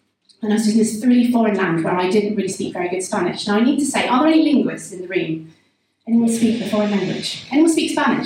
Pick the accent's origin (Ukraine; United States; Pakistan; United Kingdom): United Kingdom; Bristol, South West England; So I grew up in South Bristol, in Whitchurch, and just walked around the block